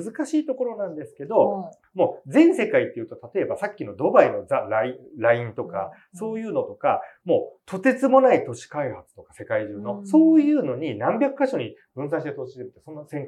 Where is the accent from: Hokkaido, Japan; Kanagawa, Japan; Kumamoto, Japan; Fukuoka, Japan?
Kanagawa, Japan; Kawasaki; 僕神奈川ですよ、川崎ですよ、